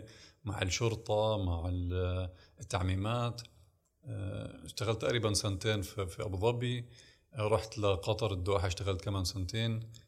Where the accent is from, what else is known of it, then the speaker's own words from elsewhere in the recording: United States; also born or lived in Palestine; الأصل من فلسطين. عشت طفولتي في الولايات المتحدة في أمريكا، وهون بلشت نشأتي وحبي وشغفي بالكمبيوتر والحاسوب بشكل عام من نص التسعينات